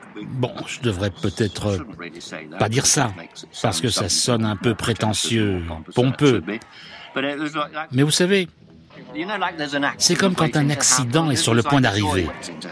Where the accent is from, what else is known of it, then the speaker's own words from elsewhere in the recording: Hamilton, Waikato, New Zealand; j'avais 15, 16, 17 ans, j'allais tard le soir au cinéma dans les années 50 et au début des années 60, chez moi, à Hamilton, en Nouvelle-Zélande.